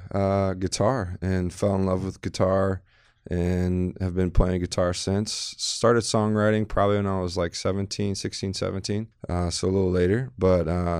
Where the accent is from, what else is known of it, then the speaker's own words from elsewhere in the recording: Memphis, Tennessee, United States; growing up in Memphis, you kind of can't help but be influenced. There's a lot of great blues guitar there.